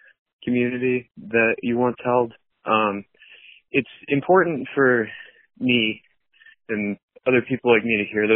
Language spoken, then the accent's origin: English; Maine, United States; I prefer if you believe my last name. I'm from Central Maine. I am a trans woman